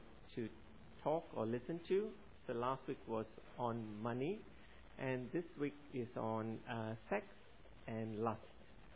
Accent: Malaysia; I grew up in Malaysia and learned driving in Malaysia.

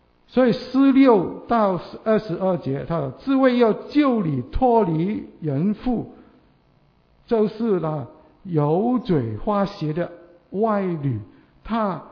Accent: Guangdong, China; 我们广东人的烧肉哈

